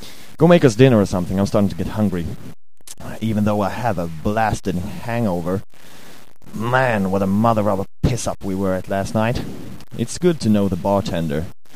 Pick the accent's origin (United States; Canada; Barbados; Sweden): Sweden; accent: Swedish; English is a second language; my lovely Swedish accent doesn't make it easier for you to understand it.